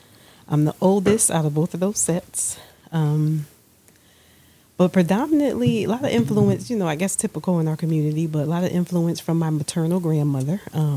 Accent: New Haven, Connecticut, United States; I grew up in New Haven. I grew up in the Dixwell, New Hallville neighborhoods of New Haven.

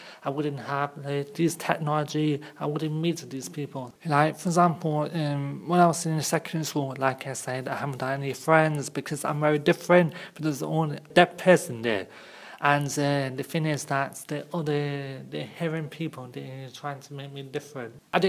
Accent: Nottingham, East Midlands, United Kingdom; I'm 20 and I'm from Nottingham. I was born profoundly deaf.

